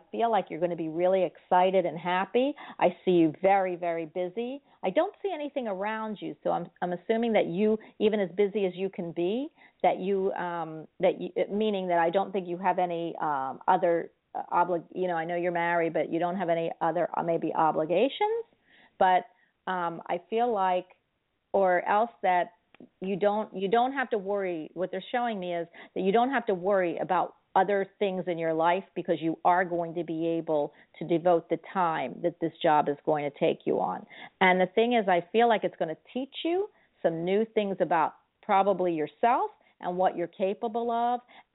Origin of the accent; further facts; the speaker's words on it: Philadelphia, Pennsylvania, United States; now in Florida, United States; I mean, I'm from Philadelphia, and I had to move to Florida. I love Florida, but I do miss the North.